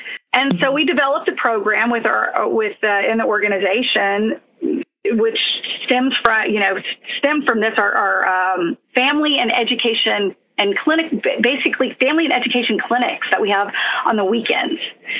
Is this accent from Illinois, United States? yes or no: no; Houston, Texas, United States; Actually, I'm from Texas, and Houston grew born and raised in Houston.